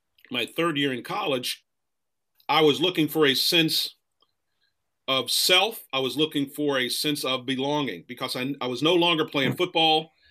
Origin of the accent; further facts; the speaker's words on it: Texas, United States; I had all that motivation growing up in a military family and growing up in Texas high school football.